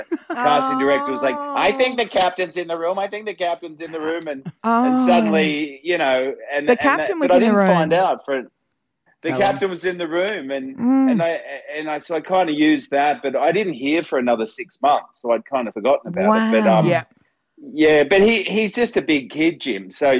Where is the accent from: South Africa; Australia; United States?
Australia; Cronulla, New South Wales; You know, I'm from Cronulla, you know, like what is going on, you know?